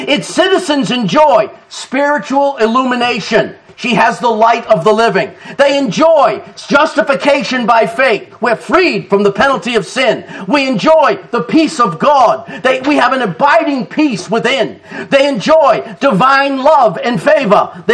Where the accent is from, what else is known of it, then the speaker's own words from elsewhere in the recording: Winthrop, Massachusetts, United States; born there; I was born in Winthrop, Massachusetts.